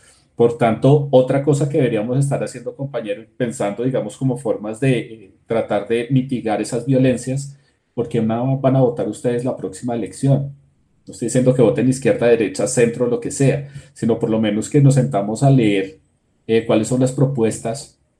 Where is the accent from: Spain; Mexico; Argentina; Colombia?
Colombia; Somos todos los colombianos y colombianas